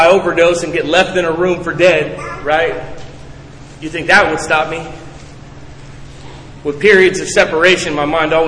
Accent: California, United States; I'm from California. And like we've had legalized marijuana for 20 years.

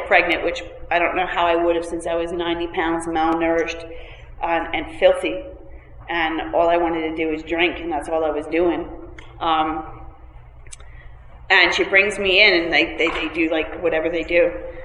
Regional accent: Montclair, New Jersey, United States; I grew up in Montclair, New Jersey, and I was in East Orange, New Jersey.

